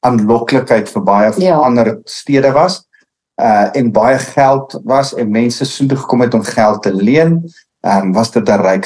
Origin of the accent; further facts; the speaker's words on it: Gauteng, South Africa; ek het nou in die Oosrand groot geword, wat eindelijk so half platteland in die stad is